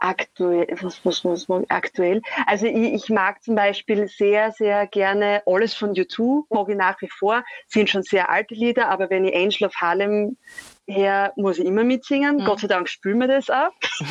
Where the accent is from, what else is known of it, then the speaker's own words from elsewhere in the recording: St. Marein bei Graz, Styria, Austria; also born or lived in Feldbach; Aus St. Marein bei Graz komme ich eigentlich. Also ich bin, also ursprünglich bin ich aus St. Marein bei Graz, Schulgang bin ich in Feldbach